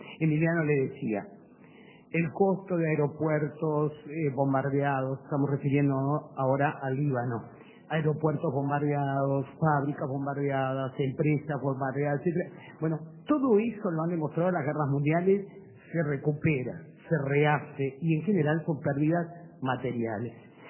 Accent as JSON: {"language": "Spanish", "country": "Uruguay", "said": "como ciudadana uruguaya"}